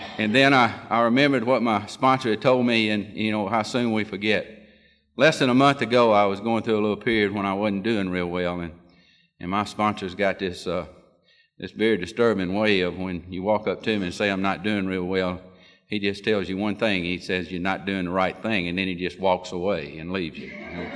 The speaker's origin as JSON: {"language": "English", "region": "Georgia", "country": "United States", "tie": "born there", "said": "I was born outside of Columbus, Georgia, in a rural atmosphere."}